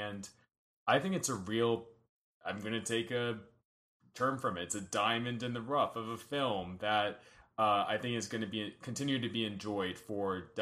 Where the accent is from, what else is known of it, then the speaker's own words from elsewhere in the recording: United States; I am Middle Eastern. I'm Kurdish American. I'm brown.